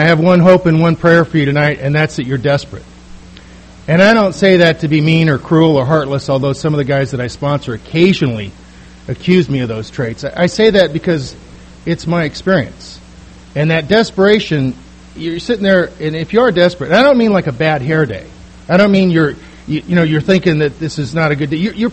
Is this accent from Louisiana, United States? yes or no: no; Los Angeles, California, United States; now in San Diego, United States; And I'm from the Los Angeles area.